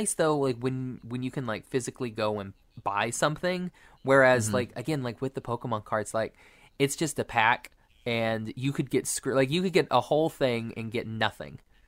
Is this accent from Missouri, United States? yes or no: no; Oklahoma, United States; Like, I'm from Oklahoma, and I've been to Wynnewood.